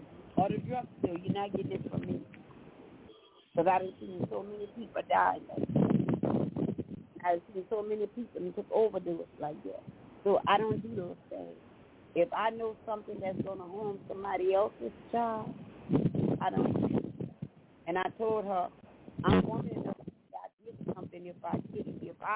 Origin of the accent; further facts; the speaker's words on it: Louisiana, United States; from Louisiana.